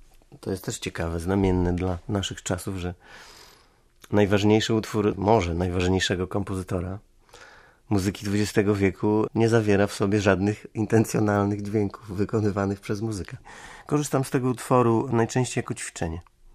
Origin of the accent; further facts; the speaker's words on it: Suwałki, Podlaskie Voivodeship, Poland; Pochodzę z Suwałki i spędziłem tam 4 lata w tym liceum